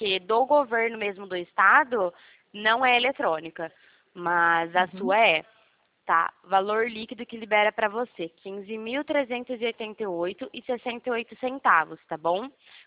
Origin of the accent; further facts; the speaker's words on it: Pirassununga, São Paulo, Brazil; sou do interior de São Paulo, em Pirassununga.